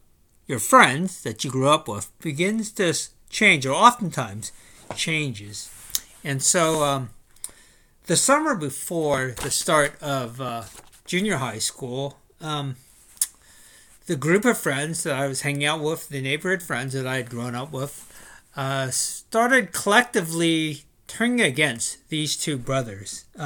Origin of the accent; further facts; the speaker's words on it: Sacramento, California, United States; I grew up in Sacramento. I was actually born in Sacramento, and I spent the first 20 years, essentially, of my life living in Sacramento.